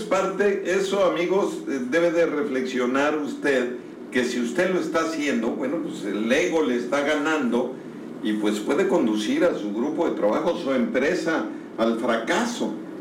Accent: Oaxaca, Mexico; como lo hacen así en mi tierra, allá en el Istmo

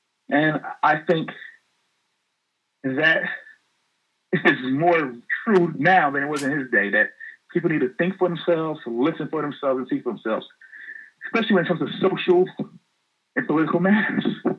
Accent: East Orange, New Jersey, United States; I mean, I grew up in East Orange, which is a suburb of Newark.

